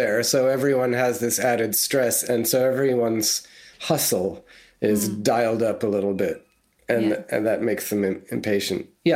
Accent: New York City, New York, United States; now in Cambridge, United Kingdom; And I live in Cambridge, England. I am from New York City. Moved here about 11 years ago

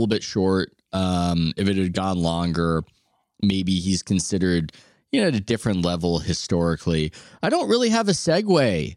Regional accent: San Diego, California, United States; I'm 38 and I grew up in San Diego

